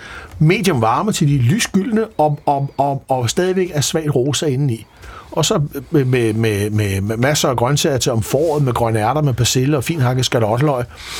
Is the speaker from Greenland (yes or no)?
no; Italy; now in Denmark; Hjemme i Italien, der har vi masser af kardonger.